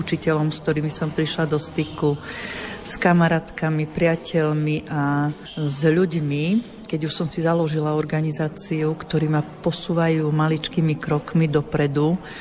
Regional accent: Prešov, Prešov Region, Slovakia; lebo Prešov je moje rodné mesto. Takže na mojom rodisku pre mňa má to ešte o niečo taký vyšší zmysel.

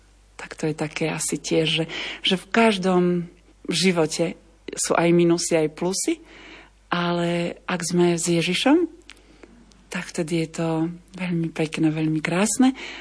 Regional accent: Košice, Košice Region, Slovakia; now in Wrocław, Poland; Pochádzam z východu Slovenska, z Košíc

